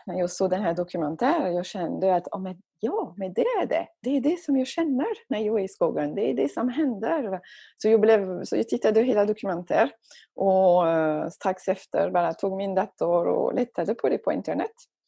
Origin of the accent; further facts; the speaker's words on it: France; Swedish is a second language; moved away as an adult; now in Sweden; Du sa att jag kommer från Frankrike, så jag är fransyska. Men jag har bott i Sverige i... Och jag vill inte räkna längre, men det blir nästan 20 år nu.